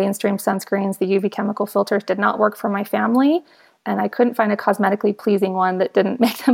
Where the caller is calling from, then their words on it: Orem, Utah, United States; I'm calling from Orem, Utah, and I'm the founder of Daily Shade Sunscreen.